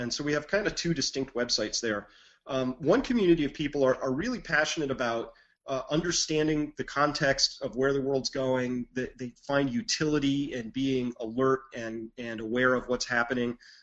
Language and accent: English; United States; This is dyed-in-the-wool patriot. I'm American.